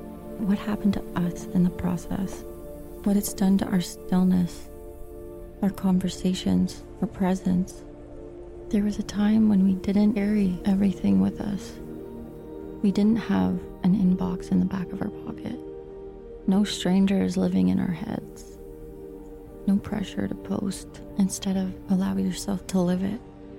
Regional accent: Toronto, Ontario, Canada; I grew up in Toronto, the youngest of four.

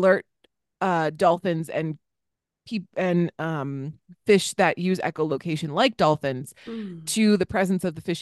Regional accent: East Coast, United States; because I grew up on the East Coast seeing dolphins every once in a while

